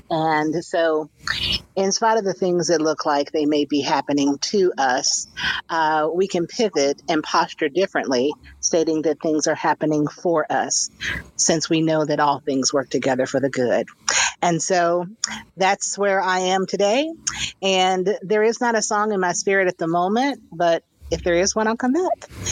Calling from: Atlanta, Georgia, United States; I am calling in from Atlanta, Georgia, where it's actually not so hot this morning.

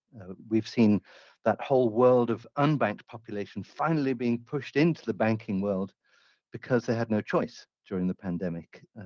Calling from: Singapore; Calling you from Singapore.

